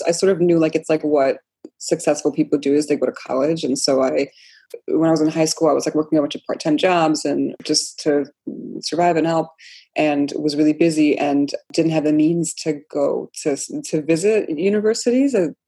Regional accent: Poland; born there; first language Polish; English is a second language; moved away; I mean, I was born in Poland. So I spoke Polish as my first language.

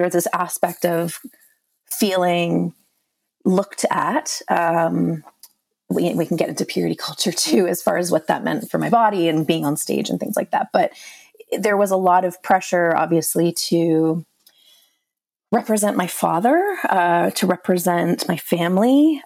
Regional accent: Canada; I grew up in Canada in a Pentecostal system.

